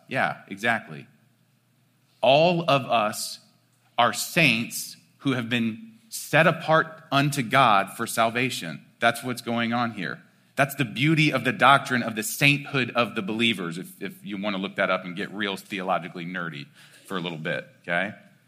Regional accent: Cleveland, Ohio, United States; I'm from Cleveland, Ohio, originally.

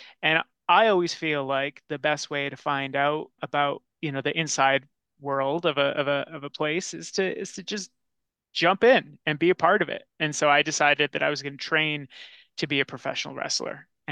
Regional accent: High Prairie, Alberta, Canada; Growing up in High Prairie, Alberta, once a year

